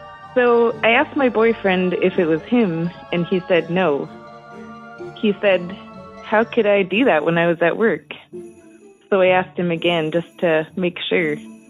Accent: Flin Flon, Manitoba, Canada; I'm from Flin Flon, Manitoba.

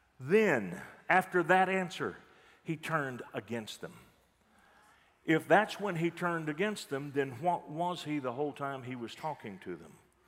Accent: Texas, United States; Now, I told you I come from Texas, out in the panhandle, actually, and we have dunghills out there.

